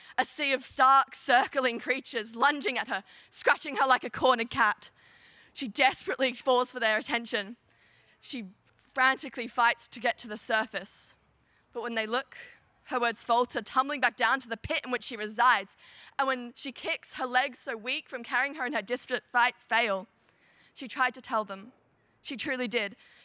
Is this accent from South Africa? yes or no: no; Australia; I come from Barrel High School and Aurora College, and I'm representing Australia.